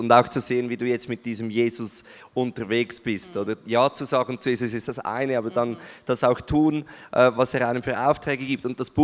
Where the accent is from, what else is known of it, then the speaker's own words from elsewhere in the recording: Zurich, Switzerland; weil ich bin ja ursprünglich Zürcher